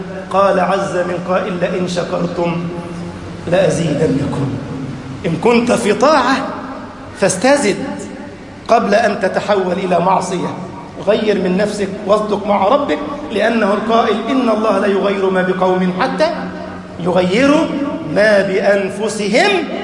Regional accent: Egypt

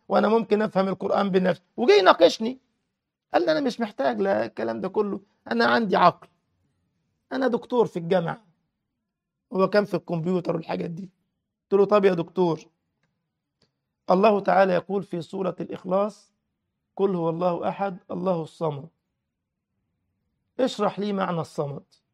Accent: Egypt; زي صاحبنا زمان من الجماعة التكفيريين كان عندنا في مصر

